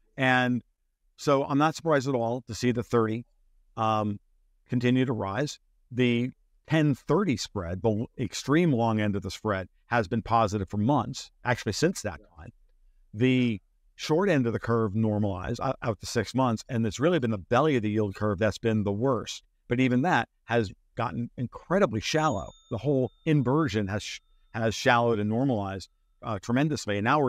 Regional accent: United States; because I'm an American, right? So I don't want to see the United States destroyed.

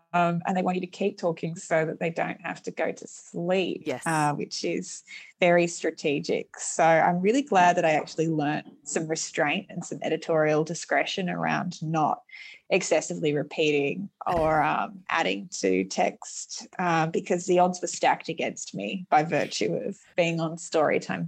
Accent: Sydney, New South Wales, Australia; I grew up in Western Sydney

